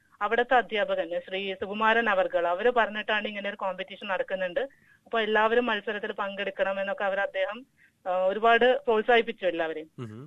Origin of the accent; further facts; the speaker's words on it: Kerala, India; moved away as an adult; also born or lived in Tamil Nadu; ഞാൻ കേരളത്തിൽ വളർന്നിട്ട് തമിഴ്നാട്ടിൽ പോയപ്പോ ഒരുപാട് ബുദ്ധിമുട്ടിയിട്ടുണ്ട് ഭാഷ അറിയാതെ.